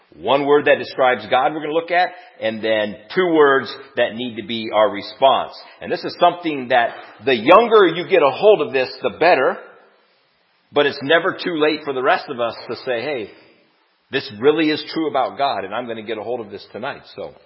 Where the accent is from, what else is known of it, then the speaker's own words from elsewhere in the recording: Kalona, Iowa, United States; I grew up in Kelowna, Iowa, and the area churches there did a men's chorus different times, and my dad sang in it.